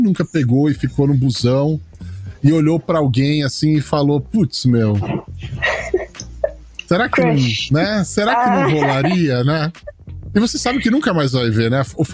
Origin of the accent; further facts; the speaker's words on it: São Paulo, Brazil; e trabalhava em São Paulo, sou de São Paulo, como office boy e tal, e andava pra cima e pra baixo.